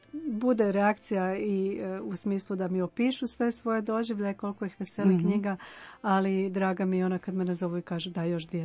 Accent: Zagreb, City of Zagreb, Croatia; Ja sam Zagrepčanka, ali može podrijetlom stati na strane sa Dugog otoka, pa postoji neka veza.

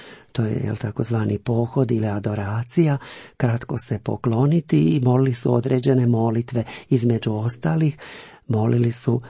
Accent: Cernik, Brod-Posavina County, Croatia; also born or lived in Nova Gradiška; Sam rođen u Novoj Gradiški, a odrastao sam u Cerniku gdje je veliki franjevački samostan

